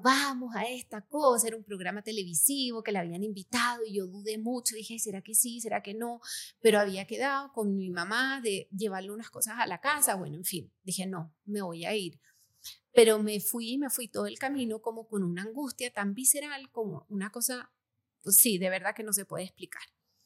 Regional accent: Chile; yo nací en Chile, toda mi vida viví allá en una familia, sí, súper unida, súper árabe

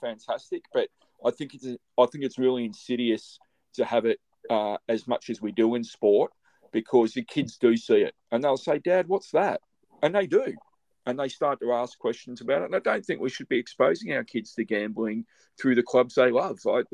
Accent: Australia; I'm the token Aussie on the pod. It's part of growing up in Australia.

